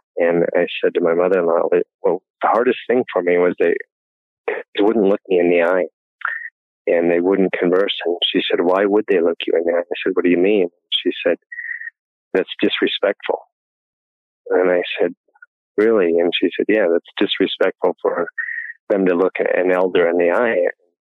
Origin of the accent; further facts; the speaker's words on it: North Dakota, United States; And finally I said, you know, I'm from North Dakota